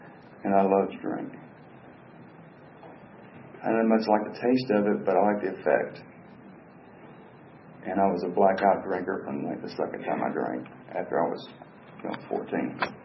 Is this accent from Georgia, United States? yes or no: yes; Atlanta, Georgia, United States; I was born in Atlanta, Georgia. I was raised in Atlanta, a place they call East Atlanta Village now.